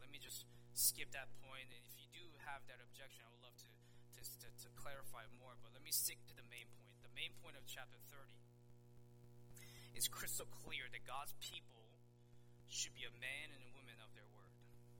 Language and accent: English; the South, United States; I grew up in the South, so that every language seemed to be Christian-y